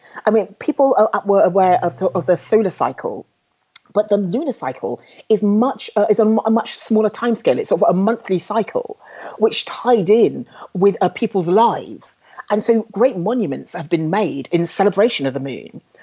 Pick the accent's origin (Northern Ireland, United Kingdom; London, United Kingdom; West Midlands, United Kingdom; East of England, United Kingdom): London, United Kingdom; And I was brought up in London. So in a big city